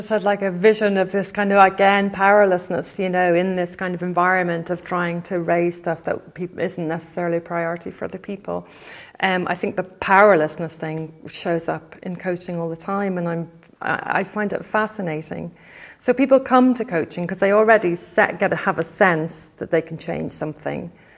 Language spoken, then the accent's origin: English; Ireland; I have a tendency to talk very fast because I'm Irish and that's what we do.